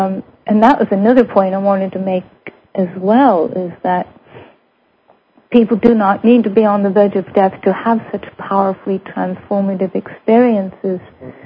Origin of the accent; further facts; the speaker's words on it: North West England, United Kingdom; even though we're both from England, we're both from Lancashire, in fact